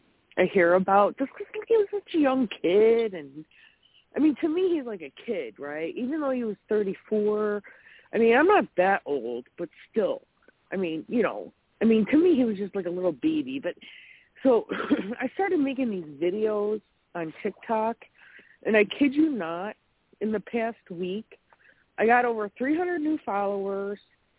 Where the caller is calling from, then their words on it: Wisconsin, United States; in Wisconsin.